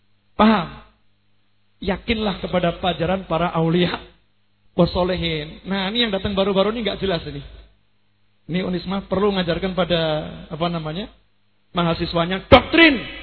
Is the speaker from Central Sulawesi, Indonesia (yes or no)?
no; Surakarta, Central Java, Indonesia; Saya berasal dari Solo, tempat di mana aliran yang ruwet-ruwet itu berkembang.